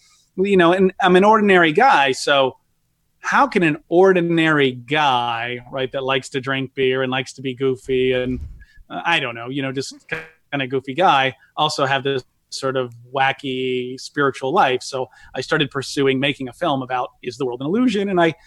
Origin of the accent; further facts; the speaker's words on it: Vermont, United States; You know, one thing about me is I grew up in Vermont. I grew up as a blue collar character persona in the game of life.